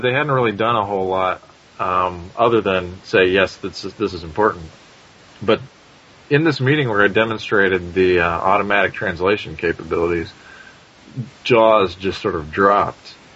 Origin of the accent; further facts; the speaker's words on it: Indiana, United States; also born or lived in Kansas; I grew up in Indiana, which is, you know, basketball is the pastime. And then I moved to Kansas